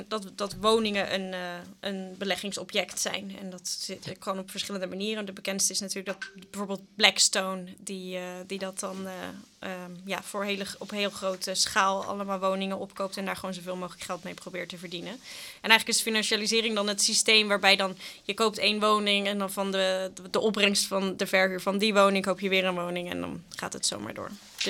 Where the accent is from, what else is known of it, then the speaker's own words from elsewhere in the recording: Zeeland, Netherlands; ik kwam uit Zeeland, dus dat was ook niet te doen om in Zeeland te blijven wonen in Amsterdam te studeren.